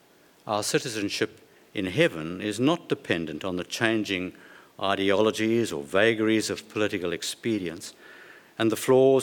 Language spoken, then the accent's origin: English; Australia; it may be that we begin to appreciate the blessings and privileges of being Australian.